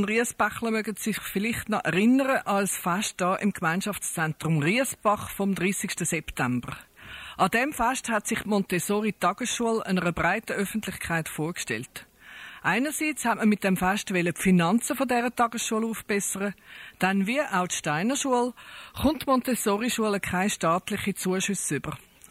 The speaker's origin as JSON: {"language": "German", "country": "Switzerland", "said": "Zwar sind wir Schweizer immer wieder stolz auf unsere Aufgeschlossenheit, auf unsere Fortschrittlichkeit fast auf allen Gebieten"}